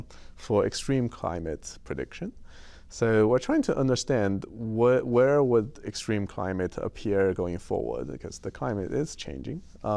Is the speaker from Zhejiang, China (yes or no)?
no; Shanghai, China; I was born and raised in Shanghai.